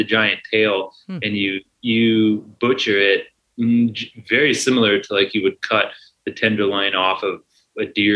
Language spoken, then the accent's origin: English; San Antonio, Texas, United States; I grew up in San Antonio.